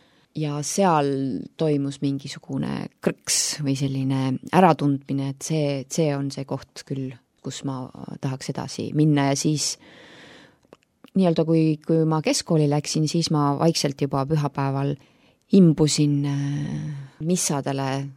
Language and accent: Estonian; Tallinn, Harju County, Estonia; Ma olen sündinud, kasvanud Tallinnas, aga nagu me kõik või paljud meist, ega me oleme mingil ajal siia Tallinnasse jõudnud, ehk siis minu perel jõudsid Tallinnasse vanemad.